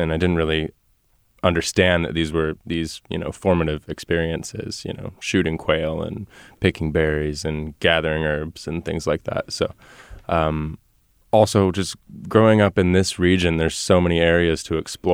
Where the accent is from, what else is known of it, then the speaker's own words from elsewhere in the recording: El Dorado Hills, California, United States; I am. Yeah, I grew up in El Dorado Hills.